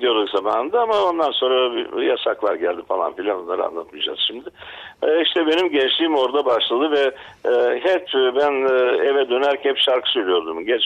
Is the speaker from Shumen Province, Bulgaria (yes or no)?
yes; Shumen, Shumen Province, Bulgaria; Yani ben kendim Şunluyum, kasabanın içindenim. Annem benim İstanbul'da doğma.